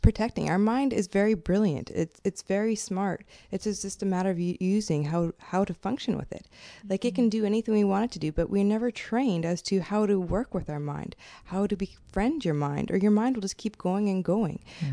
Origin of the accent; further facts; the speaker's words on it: Manitoba, Canada; I'm from Manitoba, so, you know, the prairies, and I was living in Kananaskis in the middle of the mountains.